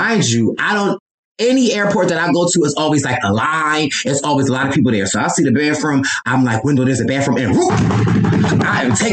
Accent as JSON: {"language": "English", "country": "United States", "said": "we are still in Africa and there are things, you know, we are American."}